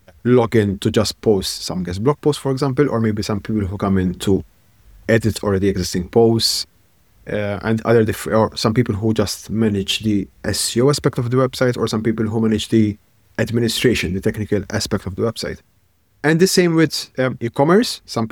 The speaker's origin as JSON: {"language": "English", "country": "Malta", "lives_now": "Netherlands", "said": "I am originally from Malta, but I live in the Netherlands."}